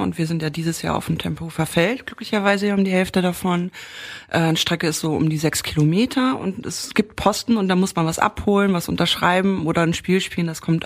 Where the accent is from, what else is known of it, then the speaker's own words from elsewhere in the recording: Berlin, Germany; ich bin gebürtige Berlinerin, fahre seit ich klein bin halt auch immer Fahrrad